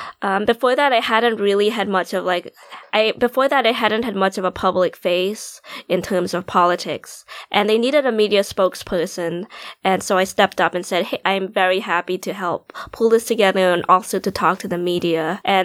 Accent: Rhode Island, United States; now in Indiana, United States; I came from Rhode Island. I was born in Rhode Island, and there were definitely a lot more diverse perspectives and people of color where I grew up.

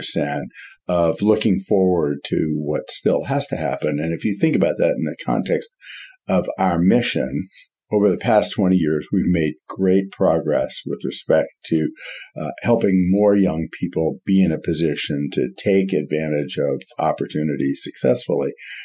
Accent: California, United States; I grew up in Silicon Valley where, you know, the history of an organization is two guys in a garage, right?

